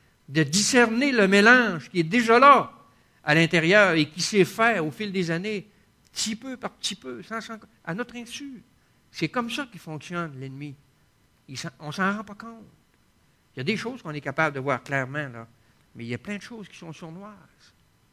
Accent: Quebec, Canada; Je viens du Saguenay, moi et mon épouse.

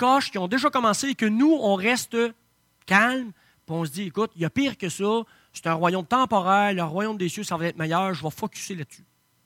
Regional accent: Shawinigan, Quebec, Canada; mais moi, je parle de même, je viens de Shawinigan.

